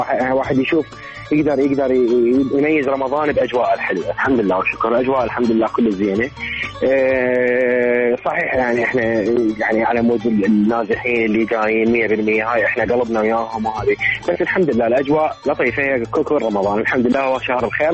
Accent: Najaf, Najaf Governorate, Iraq; من محافظة النجف، من نفس النجف من الولاية.

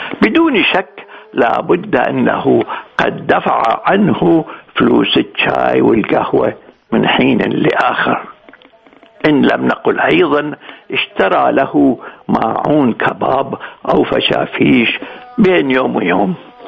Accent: Iraq; مثلما نشعر بأننا كعراقيين مدينون

